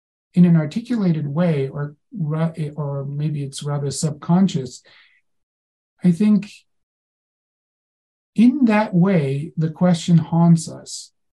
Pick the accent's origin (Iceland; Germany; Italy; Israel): Germany; now in United States; I'm German, but now I'm also American, so already gets kind of fuzzy, right? Like, am I more German where I grew up and was raised, or am I more American now because that's where I live